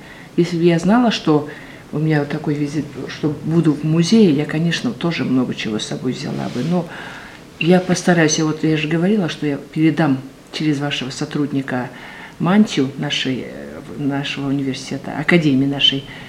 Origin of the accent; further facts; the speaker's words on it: Kurkeles, Turkistan Region, Kazakhstan; born there; Я родилась в Казахстане, в Южно-Казахстанской области, из Казахстана.